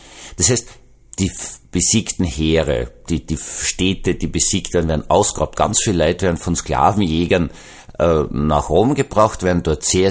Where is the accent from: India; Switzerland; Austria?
Austria; Jetzt darf ich als Österreicher sagen